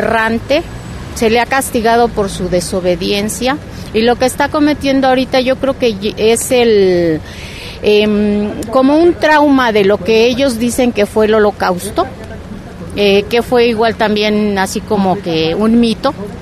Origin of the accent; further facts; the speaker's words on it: Mexico; yo soy mexicana, soy conversa al Islam